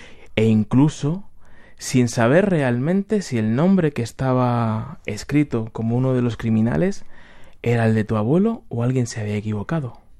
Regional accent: Mejorada del Campo, Community of Madrid, Spain; Pues que mi pueblo, en Mejorada del Campo, un pueblecito pequeño de Madrid

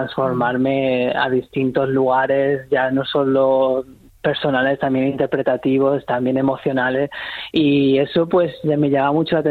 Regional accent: Vilches, Andalusia, Spain; porque yo soy de allí, de Vilches, y nunca he tenido esa oportunidad

